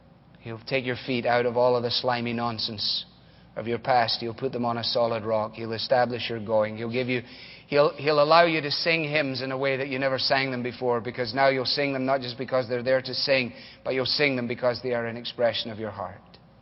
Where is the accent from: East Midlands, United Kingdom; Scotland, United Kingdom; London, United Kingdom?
Scotland, United Kingdom; As a boy growing up in Scotland